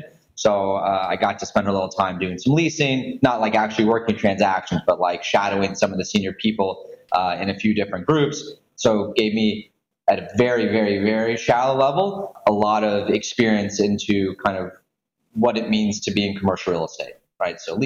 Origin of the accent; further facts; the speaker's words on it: Houston, Texas, United States; also born or lived in Atlanta / Washington DC; So my quick background, I grew up in Houston. I went to college in Atlanta, lived in DC for a handful of years after that.